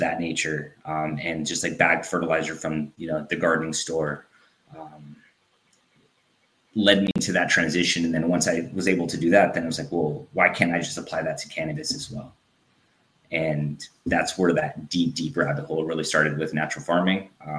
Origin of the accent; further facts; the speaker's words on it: San Diego, California, United States; So born and raised in San Diego, cost of living is really expensive out there.